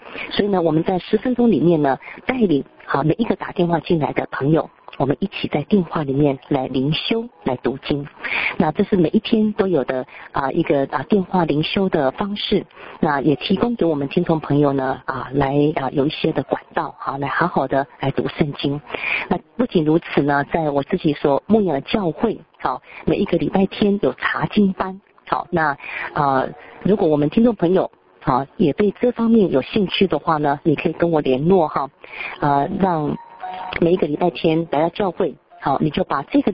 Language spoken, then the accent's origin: Chinese; Taiwan; 因为我自己是从台湾来的哈